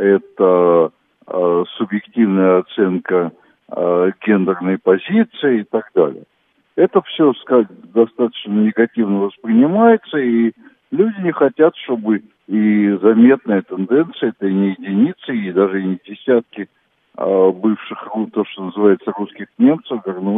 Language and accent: Russian; Moscow, Russia; born there; мама из Новороссийска, приехали и работали, учились в Москве, я родился в Москве, мой старший брат родился в Москве.